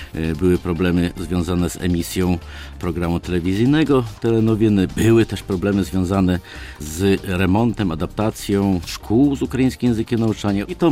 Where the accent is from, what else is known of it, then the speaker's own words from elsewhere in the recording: Warmian-Masurian Voivodeship, Poland; pochodzę z Warmii Mazur, pochodzę z powiatu przygranicznego, powiatu bartoszyckiego.